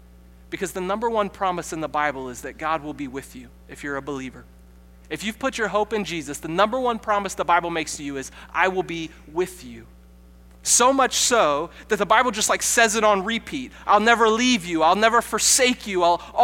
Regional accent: Monroe, United States; You know, I'm from Monroe.

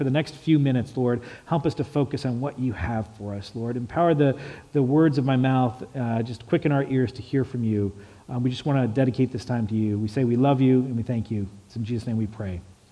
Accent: United States; As modern American evangelicals, we don't really take pilgrimages to different places, right?

